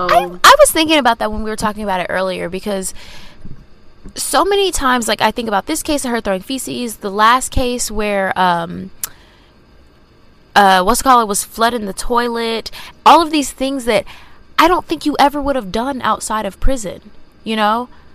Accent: the South, United States; now in New York, United States; I'm from the South, and I have, like, dreamed of moving to New York

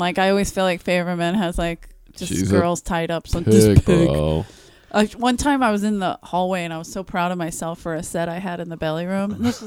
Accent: United States; I'm from America. We don't fucking hang out in fucking islands.

